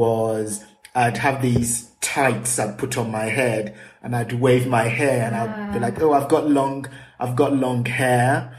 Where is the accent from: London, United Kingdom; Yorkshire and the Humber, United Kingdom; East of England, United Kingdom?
London, United Kingdom; Hammersmith; born there; So I grew up in two distinct places. I was born in the UK, mm-hmm. in Hammersmith. My parents are from Nigeria.